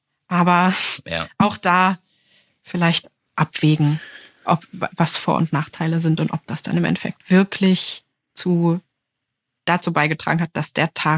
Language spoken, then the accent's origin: German; Lower Saxony, Germany; Niedersachsen, wo ich herkomme.